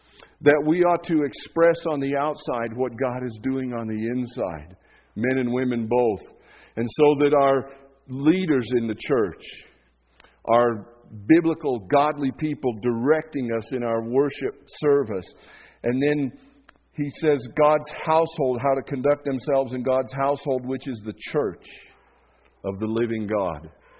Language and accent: English; Leadville, Colorado, United States; It was common when I was growing up in Leadville that the door of the mortuary and the door of the post office were the pillars.